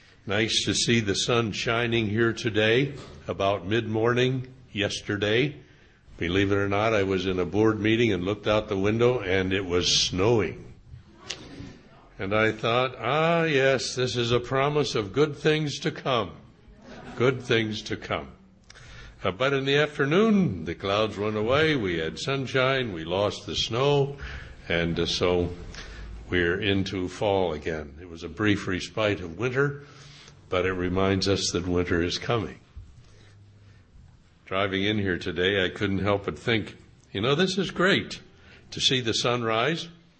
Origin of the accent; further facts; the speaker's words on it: Midwest, United States; I'm a Midwesterner, you know, and I've lived here all my life